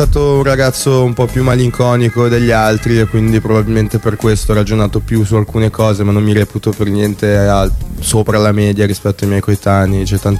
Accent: Genoa, Liguria, Italy; Beh, grazie, grazie, tipo, certo, io sono di Genova.

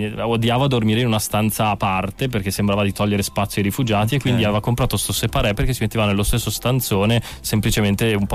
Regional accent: Molfetta, Apulia, Italy; moved away; io sono arrivato qua per studiare dalla Molfetta, la ridente Molfetta in Puglia

